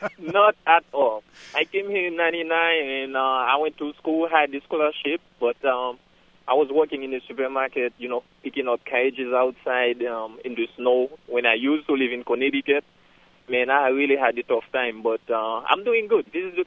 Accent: Haiti; now in United States; Yes, I came here from Haiti 10 years ago, exactly 10 years ago, and I became a U.S. citizen last year.

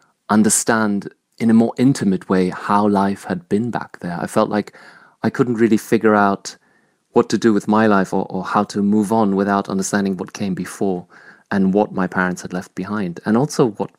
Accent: Germany; when I was growing up in Germany, this was mostly in the 90s

